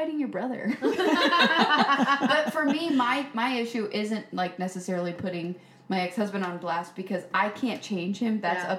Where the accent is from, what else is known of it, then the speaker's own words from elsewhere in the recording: Duncanville, Texas, United States; I'm from Duncanville.